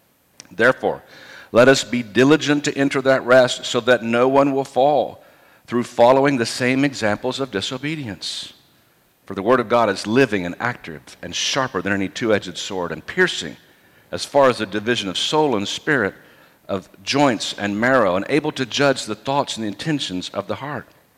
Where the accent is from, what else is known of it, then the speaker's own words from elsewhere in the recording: United States; I mean, I'm an American man